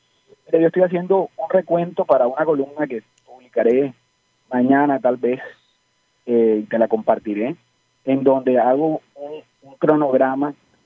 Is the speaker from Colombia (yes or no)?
yes; Barranquilla, Atlántico, Colombia; Nosotros como barranquilleros, unidos con la alcaldía, unidos con los sectores productivos de la ciudad